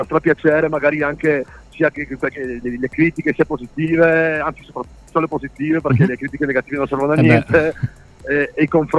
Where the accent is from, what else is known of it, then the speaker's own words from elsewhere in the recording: Trieste, Friuli-Venezia Giulia, Italy; soprattutto qui in regione, che noi siamo di Trieste